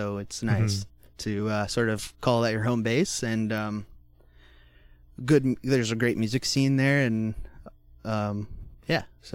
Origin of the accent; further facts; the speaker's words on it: Orangeville, Ontario, Canada; I grew up there. I was born in Orangeville. My mom's side of the family has been in Orangeville for generations. So I love it there.